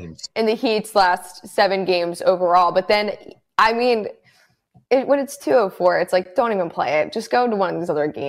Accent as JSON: {"language": "English", "town": "Philadelphia", "region": "Pennsylvania", "country": "United States", "said": "because I'm from Philly. Listen, so my teams are all Philly teams."}